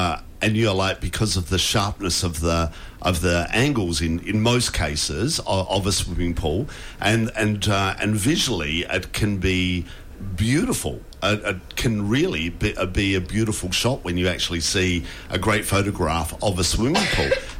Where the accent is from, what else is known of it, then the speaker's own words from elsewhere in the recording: Adelaide, South Australia, Australia; I grew up in Adelaide, and it was, I spent the whole day at the city pool.